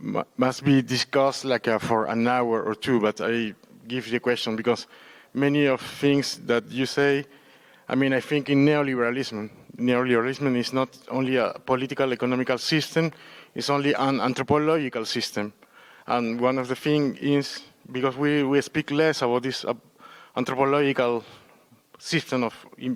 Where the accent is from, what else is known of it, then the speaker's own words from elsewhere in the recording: Peru; English is a second language; I come from Peru.